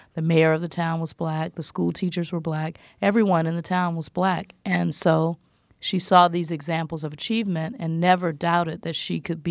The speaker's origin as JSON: {"language": "English", "region": "Southern US", "country": "United States", "tie": "born or raised there", "said": "For me, growing up in the South, you know, it was the language of my grandparents."}